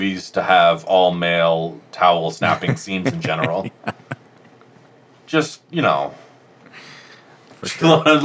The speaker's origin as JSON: {"language": "English", "country": "United States", "said": "And as an American, I will shamelessly lean into this idea."}